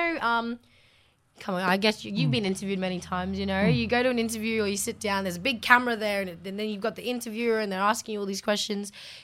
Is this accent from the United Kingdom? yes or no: no; Cairns, Queensland, Australia; Born and raised in Cairns, but, Torres Strait Islander, Aboriginal girl, of course, proud of it.